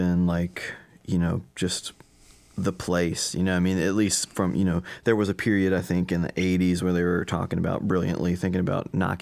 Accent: Louisville, Kentucky, United States; because it's in my hometown

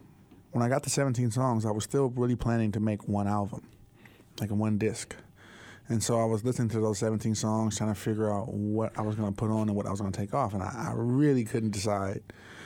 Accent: California, United States; my parents were great, but I grew up in South Central.

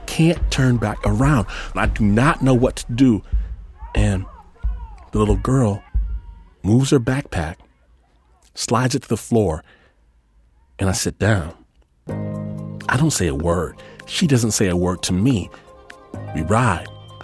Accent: Detroit, Michigan, United States; born there; I was born in Detroit, Michigan, right? And when I was a little kid, we moved out to the middle of nowhere. We got a big plot of land and called ourselves farmers.

